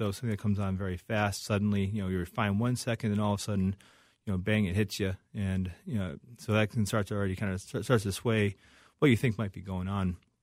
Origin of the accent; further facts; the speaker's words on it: Chicago, Illinois, United States; also born or lived in Cambridge, United States; So from Chicago originally.